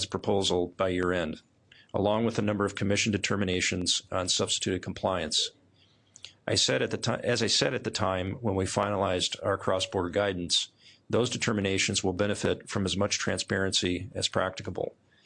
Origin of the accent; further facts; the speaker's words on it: Iowa, United States; I met with a number of producers in my home state of Iowa